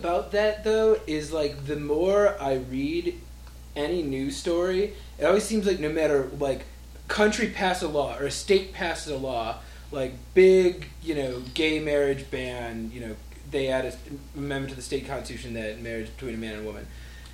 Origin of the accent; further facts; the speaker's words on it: United States; Simply because I'm from America.